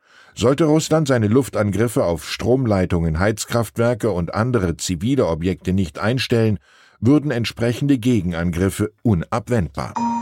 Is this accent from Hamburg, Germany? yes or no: yes; Hamburg, Germany; Außerdem habe ich als Hamburger überhaupt keine Ahnung, wovon ich hier schreibe.